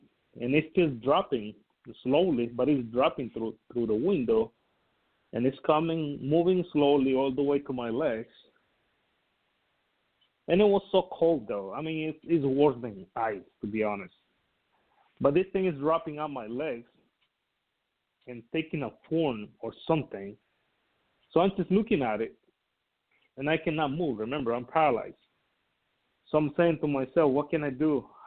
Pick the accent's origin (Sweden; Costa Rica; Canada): Costa Rica; now in United States; I'm originally from Costa Rica. I moved to the States back in 1997, so it's been a minute. but before I move up here, yeah, I used to have something going on back in Costa Rica.